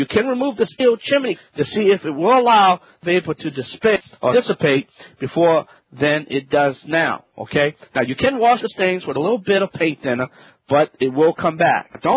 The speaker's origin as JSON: {"language": "English", "region": "Louisiana", "country": "United States"}